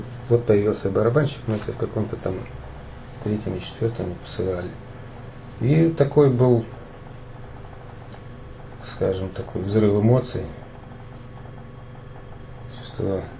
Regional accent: Kharkiv, Kharkiv Oblast, Ukraine; also born or lived in Pechenihy; Ну как, я родился в Печенегах, родители строители, ну как обычные советские люди, из разных мест, отец под Питера, мать с Черниговской области. Поэтому в Харьков приехали, мне уже было 5 лет.

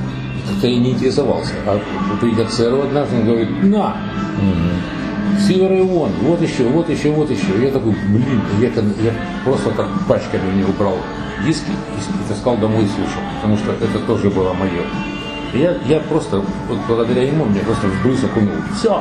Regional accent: Kharkiv, Kharkiv Oblast, Ukraine; Да, хотя я же харьковчанин, я же никуда не уезжал потом.

